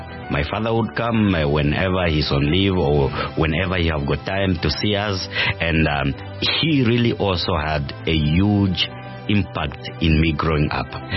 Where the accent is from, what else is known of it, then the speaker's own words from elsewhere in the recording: Windhoek, Khomas, Namibia; born there; I was born in Windhoek several years ago. Several years ago.